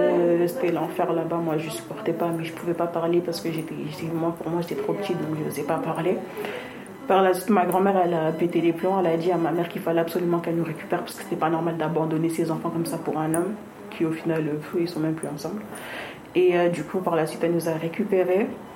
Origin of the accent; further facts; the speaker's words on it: Senegal; also born or lived in Mali; Parce que moi, je suis sénégalaise et malienne.